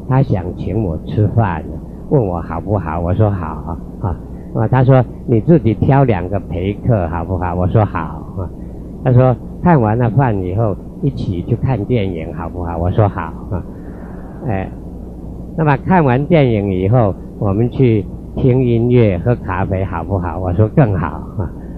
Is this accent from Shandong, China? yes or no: no; Xiamen, Fujian, China; 就是我的故乡是福建的厦门啊。